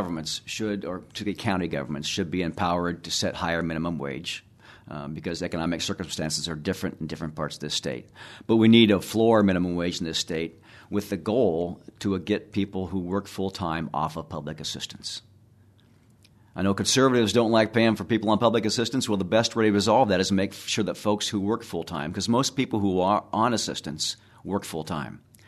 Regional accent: Red Oak, Iowa, United States; growing up in Red Oak Public Schools, my teachers didn't face, when we always expected to be Iowa, to be the best in education.

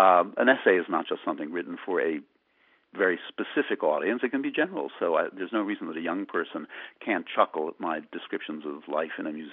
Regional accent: Philadelphia, Pennsylvania, United States; also born or lived in Massachusetts, United States; I am not a New Yorker by birth or by upbringing. I'm from Philadelphia. I grew up in suburban Philadelphia.

